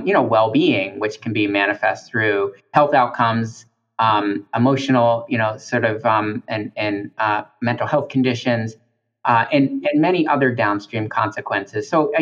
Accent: Taos, New Mexico, United States; So I am American Indian. I am a member of the Taos Pueblo tribe, which is in northern New Mexico. My family was raised in the traditional village there in northern New Mexico in the Taos village.

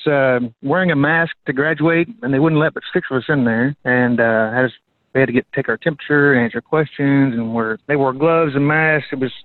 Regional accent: Russellville, Arkansas, United States; Born and raised in Arkansas. I was born in Russellville, Arkansas, and graduated from Russellville High School.

